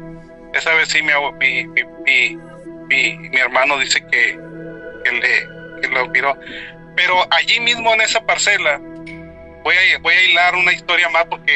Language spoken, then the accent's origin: Spanish; Sonora, Mexico; nosotros, como somos de ahí de Sonora